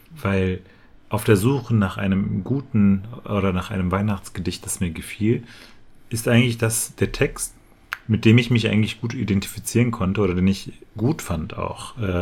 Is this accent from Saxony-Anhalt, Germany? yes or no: no; Dortmund, North Rhine-Westphalia, Germany; ich bin in Dortmund aufgewachsen